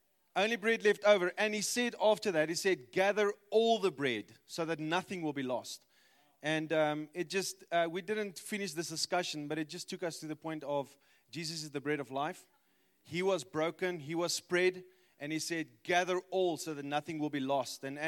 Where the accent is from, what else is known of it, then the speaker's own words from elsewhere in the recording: Pretoria, Gauteng, South Africa; I'm from Pretoria, Tswane.